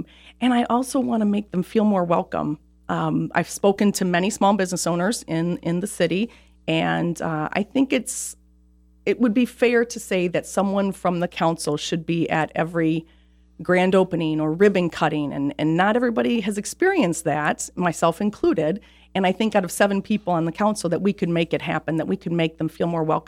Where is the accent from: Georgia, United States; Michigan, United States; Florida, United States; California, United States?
Michigan, United States; Shelby Township; I grew up in Shelby Township.